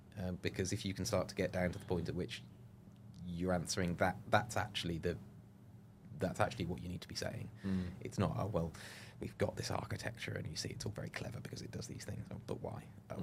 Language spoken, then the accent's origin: English; United Kingdom; And we're British, that's our natural tendency, I think.